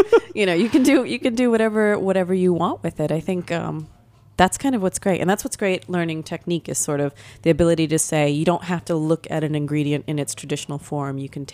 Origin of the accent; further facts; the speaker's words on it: Florida, United States; You know, I grew up in Florida, American girl, you know, eating the pizza, playing volleyball, coming home and eating Indian food, African food.